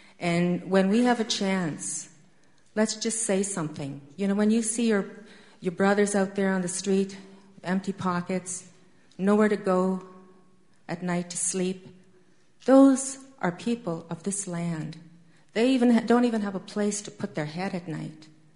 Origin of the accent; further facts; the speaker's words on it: Saskatchewan, Canada; I always say I'm from Saskatchewan, and when I was born, we had no tele-anything. We had no telephone, no television, no nothing to tell us anything except about that land that we lived on.